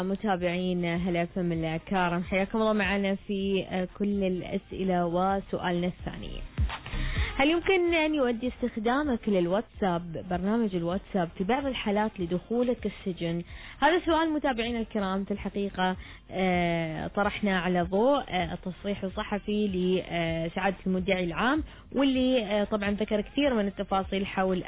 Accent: Oman; نحن كمجتمع عماني

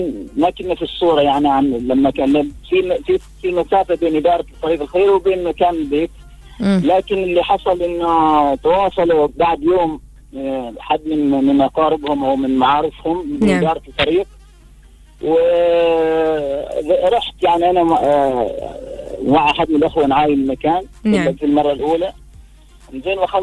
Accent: Oman; بلادنا عمان الحبيبة

